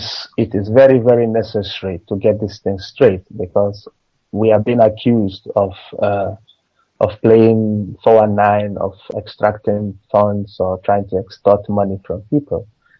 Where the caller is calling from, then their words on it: Bremen, Germany; Yes. In Bremen.